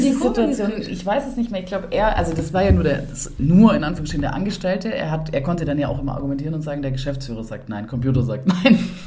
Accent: Bad Waldsee, Baden-Württemberg, Germany; da wo ich herkomme, in dem Kaff, das ist so eine, Bad Waldsee.

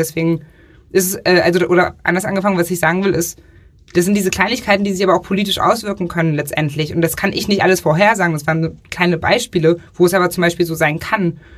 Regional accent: East Germany, Germany; wir sind im Osten aufgewachsen.

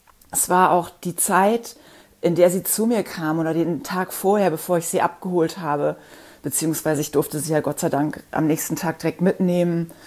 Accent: Bonn, North Rhine-Westphalia, Germany; Happy habe ich aus dem Tierheim in Bonn geholt. Das ist ja die Ecke, wo ich aufgewachsen bin, in der ich lange gelebt habe.

